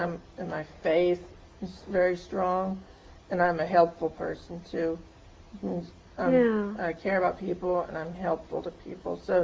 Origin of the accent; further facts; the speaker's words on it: Virginia, United States; moved away; also born or lived in Texas / Louisiana / Mississippi; No, actually, I'm originally from Virginia, and I've lived in Texas for a while. Then we lived in Louisiana and uh-huh. Mississippi, and then Arkansas.